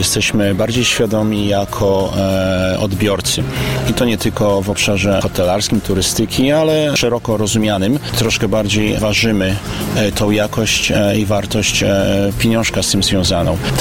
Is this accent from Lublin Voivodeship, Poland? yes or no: no; Lower Silesian Voivodeship, Poland; Ja sam, przyznam się, nie jestem z Karpacza. Urodzony i wychowany na Dolnym Śląsku.